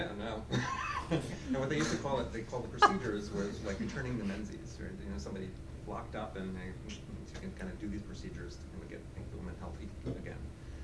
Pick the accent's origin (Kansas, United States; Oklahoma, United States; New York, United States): New York, United States; I grew up in New York, and it's like everybody knew where to go